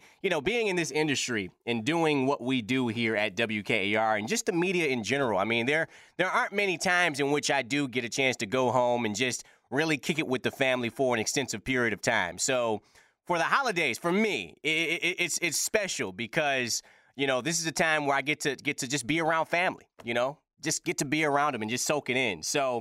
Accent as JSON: {"language": "English", "town": "Detroit", "region": "Michigan", "country": "United States", "said": "because I'm from Detroit, as I've stated numerous times here on the show, and my family's pretty tight."}